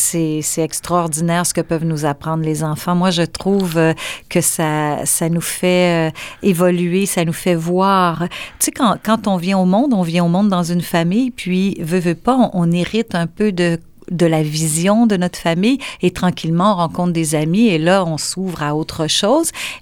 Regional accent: Montreal, Quebec, Canada; moi, je suis née à Montréal, donc je vivais, mais tu sais, nos parents veulent pas qu'on aille trop loin quand on est à Montréal

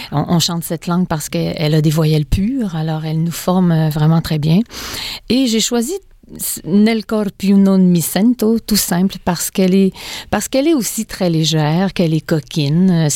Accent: Quebec, Canada; Tu sais, je viens du Saguenay, alors on a tous un peu ce sens dramatique

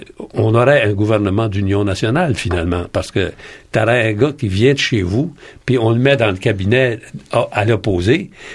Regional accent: Sorel, Quebec, Canada; Parce que moi, je viens de Sorel.

